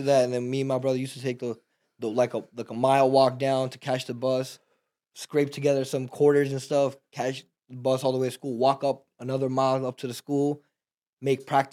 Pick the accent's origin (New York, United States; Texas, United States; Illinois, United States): Texas, United States; we're from Texas, so it was, like, a no-go.